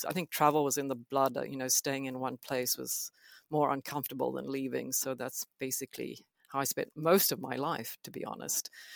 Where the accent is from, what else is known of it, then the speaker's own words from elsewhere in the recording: South Africa; born there; moved away; also born or lived in Greece; I was born in South Africa, and for various reasons, we left because it was apartheid, and we were kind of supposedly immigrating to Europe, my parents.